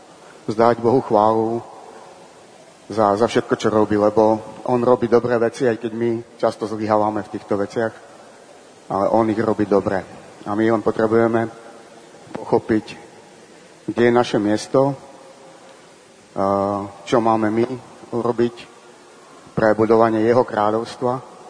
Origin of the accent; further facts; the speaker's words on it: Prešov, Prešov Region, Slovakia; Ja som z Prešova, možno to aj počuť trošku z hlasu a z prízvuku.